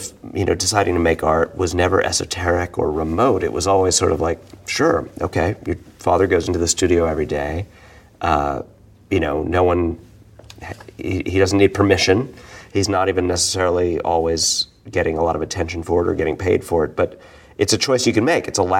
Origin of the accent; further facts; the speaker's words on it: New York City, New York, United States; like being a New Yorker, you know, being a bohemian, growing up, you know, well, not religiously Jewish, but in kind of the cultural Jewish stuff of New York